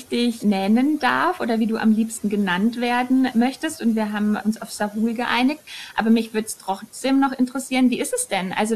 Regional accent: Bavaria, Germany; ich komme aus der Nähe, und aus der Nähe bedeutet so eine Stunde von hier. Aber ich habe gar keinen Bezug zu Würzburg. Also ich bin, während ich aufgewachsen bin, eigentlich so gut wie nie in Würzburg gewesen und bin dann zum Studieren nach München

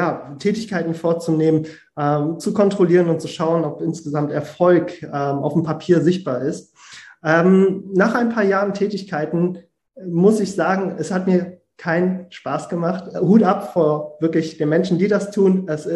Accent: Frankfurt, Hesse, Germany; Gerade ich hier als Frankfurter mit dem größten Flughafen, einem riesen Bahnhof, einer riesigen Kriminalitätsrate.

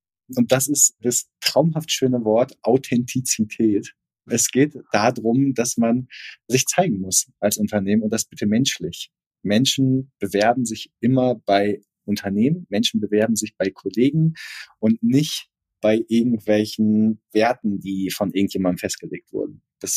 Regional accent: Northern Germany, Germany; Also wenn ich als Norddeutscher irgendwie sehe

